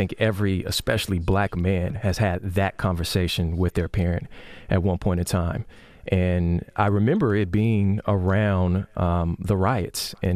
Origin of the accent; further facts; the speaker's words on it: Los Angeles, California, United States; I'm born and raised in Los Angeles